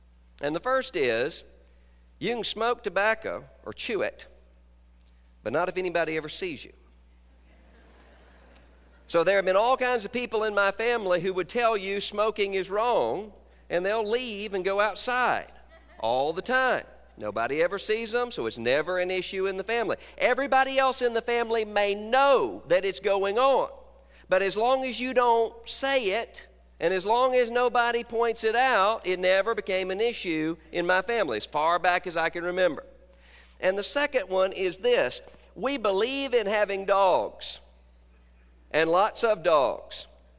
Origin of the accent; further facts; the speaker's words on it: Mississippi, United States; They were way up north, and I grew up in South Mississippi